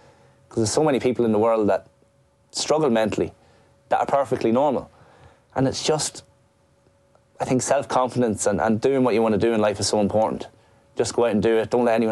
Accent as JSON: {"language": "English", "town": "Dundalk", "region": "County Louth", "country": "Ireland", "said": "I'm from Dundalk. I'm from Loud Village. Okay. It's a very, very small community. And it's an extremely supportive village."}